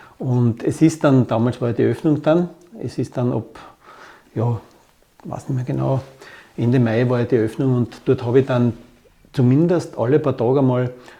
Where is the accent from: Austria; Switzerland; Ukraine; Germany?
Austria; Und das ist meine Heimat, mein Daheim.